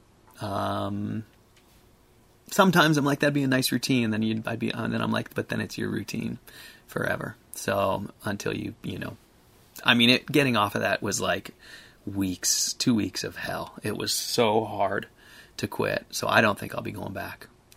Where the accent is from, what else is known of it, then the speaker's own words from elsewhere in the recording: Seattle, Washington, United States; I grew up in Seattle, you know, I grew up in Seattle in the 80s, in the 70s, 80s and 90s. I grew up in Seattle when Starbucks was founded.